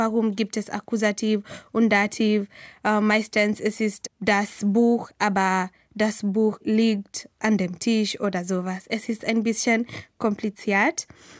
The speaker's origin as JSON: {"language": "German", "country": "Kenya", "second_language": "German", "said": "Was in Deutschland ist, so wie meine Heimat ist, Essen. Es gab viel Pommes, wie in Kenia auch."}